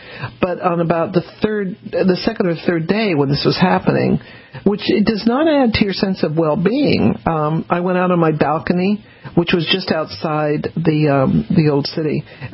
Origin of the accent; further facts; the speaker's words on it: New Orleans, Louisiana, United States; born there; accent: southern; also born or lived in Texas; I was born in New Orleans, as many of you know, and I went to school in Texas. And I do have a southern accent. I do have a southern drawl